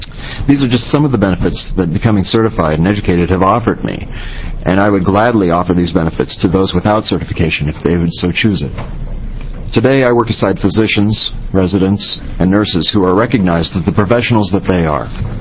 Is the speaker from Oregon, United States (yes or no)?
yes; Coos Bay, Oregon, United States; Members of Oregon's Health Policy Committee, I am from Coos Bay, Oregon.